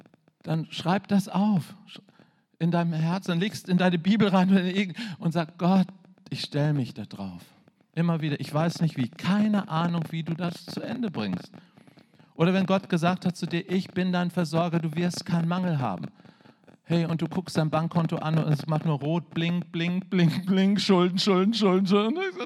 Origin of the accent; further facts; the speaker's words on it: Germany; Hey, ich bin Mann, ich bin Deutscher, ich habe schwäbische Wurzeln.